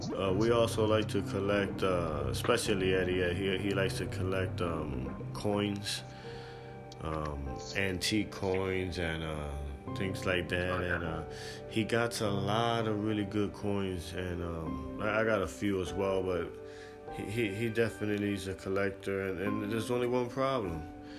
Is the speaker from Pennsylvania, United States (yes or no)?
yes; Philadelphia, Pennsylvania, United States; I'm from Philly, and you've been to Philly plenty of times too.